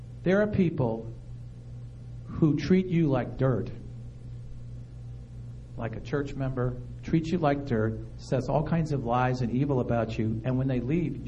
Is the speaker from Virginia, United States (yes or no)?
yes; Martinsville, Virginia, United States; Do you know that when I travel, I tell them I'm from Martinsville, and you know where they think we are?